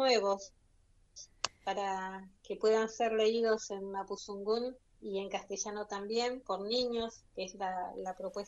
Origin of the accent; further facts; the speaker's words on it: Comodoro Rivadavia, Chubut, Argentina; born there; yo nací en Comodoro